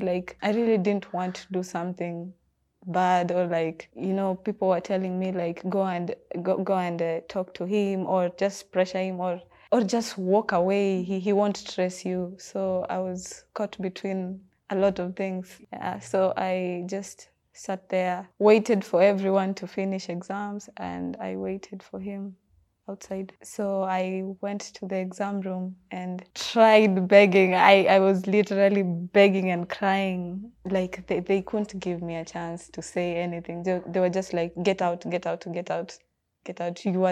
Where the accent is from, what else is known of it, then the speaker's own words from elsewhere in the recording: Kisumu, Kisumu County, Kenya; I'm from Kisumu.